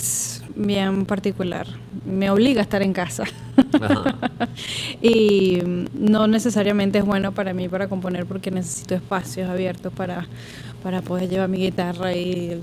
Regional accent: San Antonio de los Altos, Miranda, Venezuela; porque yo soy de San Antonio de los Altos.

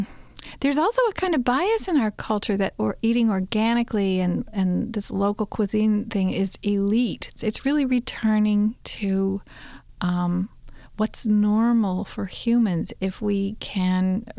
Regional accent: Kentucky, United States; We moved to southwestern Virginia for a lot of reasons. It's very near where I grew up in Kentucky. We were really coming home.

